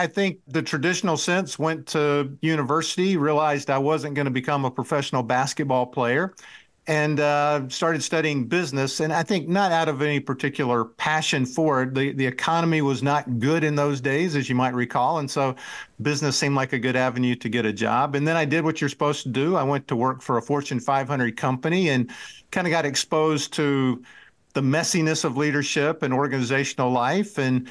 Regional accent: North Carolina, United States; Growing up in North Carolina, my dad was a UNC alumni, so I was a fan of theirs

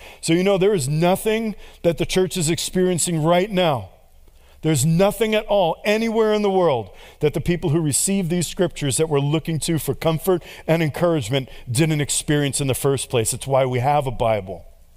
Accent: New York, United States; I got jumped 3 times growing up in New York City.

